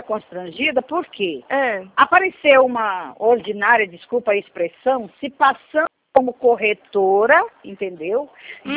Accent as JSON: {"language": "Portuguese", "town": "Porto Velho", "region": "Rondônia", "country": "Brazil", "said": "Eu sou de Porto Velho, Rondônia."}